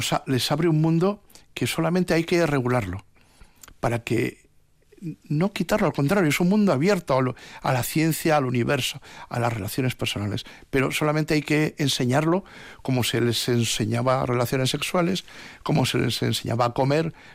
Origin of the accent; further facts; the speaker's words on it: Basque Country, Spain; La nutrición, somos vascos, pues tampoco era un pilar.